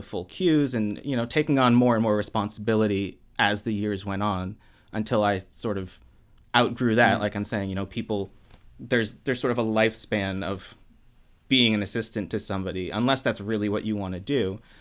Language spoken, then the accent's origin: English; Boston, Massachusetts, United States; now in Los Angeles, United States; And everyone said that the options were New York and LA, and I'm from Boston, and I thought I would like New York